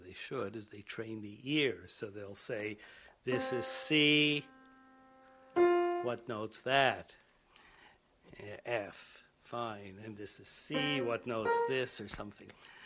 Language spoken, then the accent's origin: English; Montreal, Quebec, Canada; I was brought up in Montreal, and at that time, for many people, automatically went to McGill